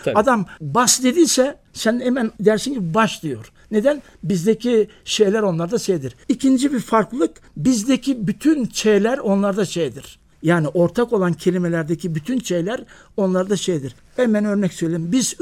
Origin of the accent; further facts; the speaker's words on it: Thrace, Turkey; Türkiye'de ben Trakyalıyım